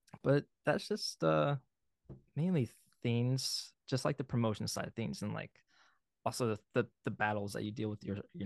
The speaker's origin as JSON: {"language": "English", "region": "Missouri", "country": "United States", "tie": "born or raised there", "also_born_or_lived": "Iowa", "lives_now": "Lawrence, United States", "said": "I grew up in Missouri, but I lived in Iowa for like 5 years, so it kind of threw me out the loop around here for a while."}